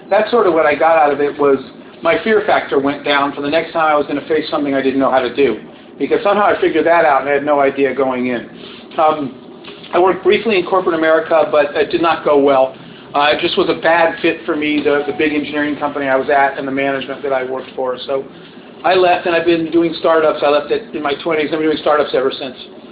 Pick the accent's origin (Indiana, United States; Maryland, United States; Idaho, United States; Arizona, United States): Arizona, United States; I grew up out in Arizona. I went to a big public high school